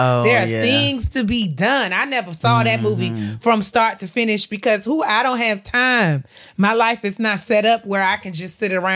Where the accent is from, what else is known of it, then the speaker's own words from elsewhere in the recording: New York, United States; My cousin Ebony, you know, she grew up in Tennessee, I grew up in New York, so we didn't grow up around each other